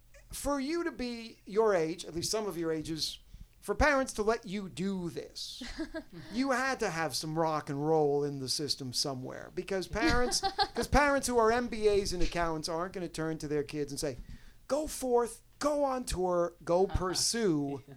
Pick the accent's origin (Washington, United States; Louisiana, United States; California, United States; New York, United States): New York, United States; I'm from New York originally, but I've been here since 1989.